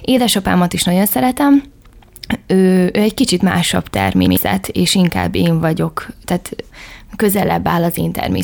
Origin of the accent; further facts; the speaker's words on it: Berettyóújfalu, Hajdú-Bihar, Hungary; Igen, én Berettyóújfalúban születtem, ott is nőttem fel, igen. Szüleim is tőzsgyökeres Berettyóújfalúiak